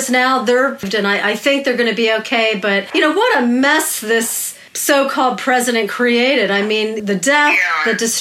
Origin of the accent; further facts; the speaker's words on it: Philadelphia, Pennsylvania, United States; born there; I was born in Philadelphia